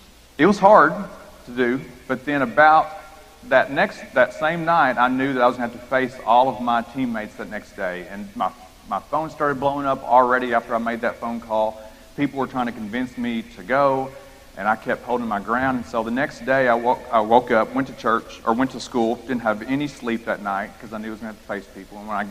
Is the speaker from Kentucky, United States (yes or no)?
yes; Kentucky, United States; But in where I grew up in Kentucky, even in the world of sports, it was even worse.